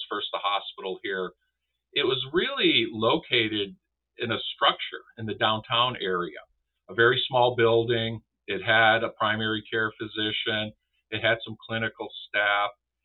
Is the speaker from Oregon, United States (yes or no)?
no; New York, United States; I come from New York, so therefore, you know, I see things a little differently. It took me a while to get out of that New York mode.